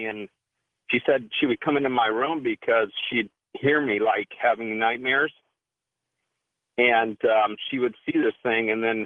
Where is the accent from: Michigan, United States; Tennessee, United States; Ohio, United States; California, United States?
California, United States; El Segundo; But growing up in El Segundo, there was a house, and I always hated the closet and also that window